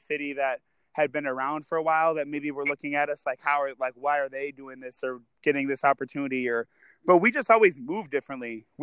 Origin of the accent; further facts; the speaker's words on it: Saint Paul, Minnesota, United States; But I'm from St. Paul, so.